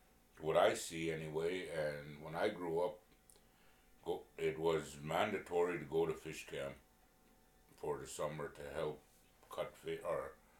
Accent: Holy Cross, Alaska, United States; I grew up in Holy Cross, and I was born November 1972.

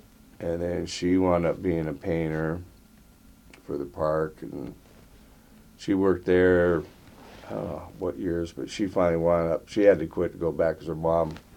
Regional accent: Skagway, Alaska, United States; I mean, I was born and raised in Skagway.

